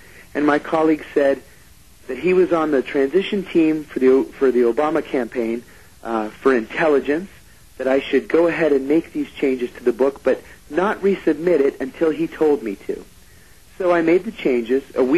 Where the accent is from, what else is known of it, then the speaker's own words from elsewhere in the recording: Pennsylvania, United States; it's not classified that I was raised in Western Pennsylvania, and it's not classified that I speak Greek.